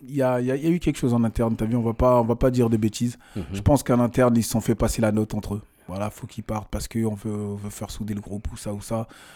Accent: Marseille, Provence-Alpes-Côte d'Azur, France; je suis Marseillais dans le sang

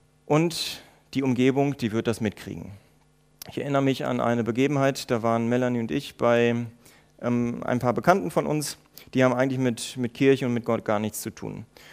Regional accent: Germany; Wir als Deutsche, die, so sagt man ja, über uns sehr sicherheitsfanatisch sind

